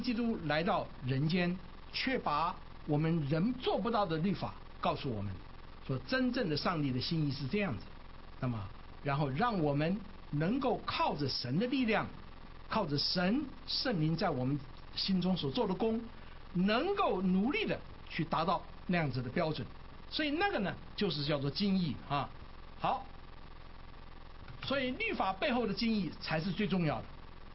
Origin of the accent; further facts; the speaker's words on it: Taiwan; 我记得我很小的时候在台湾的时候